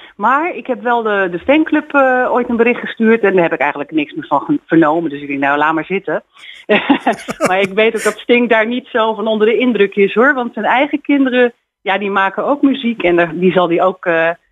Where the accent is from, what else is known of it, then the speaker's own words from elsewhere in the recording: Noordwijk aan Zee, South Holland, Netherlands; now in Lochem, Netherlands; Ja, nou ja, ik ben oorspronkelijk opgegroeid in Noordwijk aan Zee en inmiddels woon ik in Lochem.